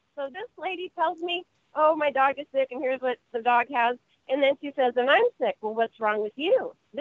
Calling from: California, United States; Hello, I'm here in SoCal.

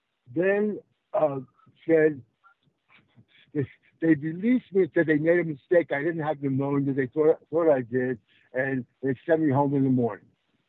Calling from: New Mexico, United States; I'm calling from New Mexico.

